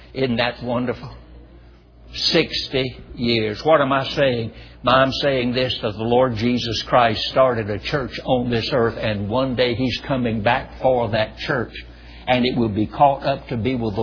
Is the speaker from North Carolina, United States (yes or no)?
yes; North Carolina, United States; born or raised there